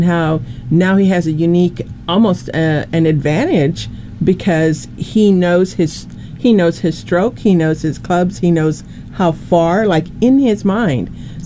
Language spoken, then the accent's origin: English; Albuquerque, New Mexico, United States; now in Rio Rancho, United States; Yes, I'm from Albuquerque, New Mexico. I live actually in Rio Rancho